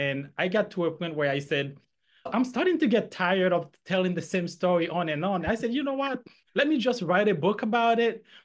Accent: Haiti; English is a second language; moved away; because I have an accent, I often had students asking me, where are you from? I'd tell them I'm from Haiti.

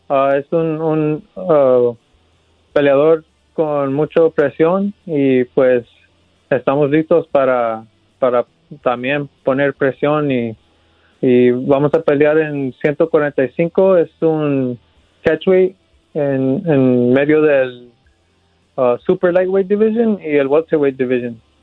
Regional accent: Los Angeles, California, United States; ahí crecí en West LA, West de Los Ángeles, y ahí fui a la escuela, crecí, y nomás para representar de dónde vengo.

